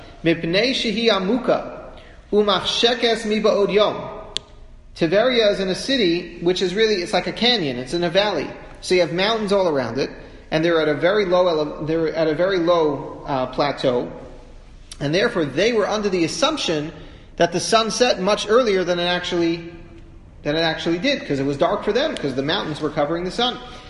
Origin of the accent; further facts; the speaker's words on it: New York City, New York, United States; I remember when I was growing up in Washington Heights